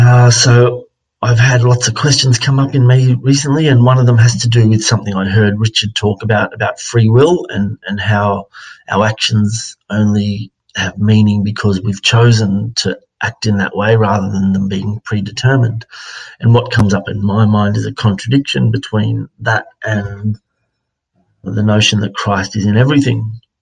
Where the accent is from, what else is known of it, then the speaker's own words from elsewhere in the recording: Melbourne, Victoria, Australia; I'm from Melbourne, Australia.